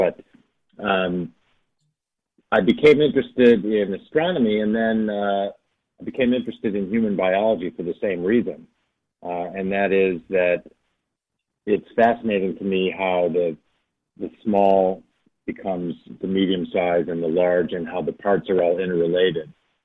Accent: Illinois, United States; the home where I grew up outside of Chicago

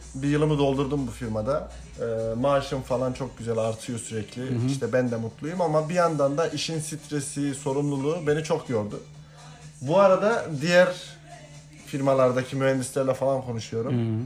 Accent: Kırşehir, Turkey; Ben Kırşehirliyim. Kırşehir'e taşınmıştı ailem. Kırşehir'de ailemle oturuyorum

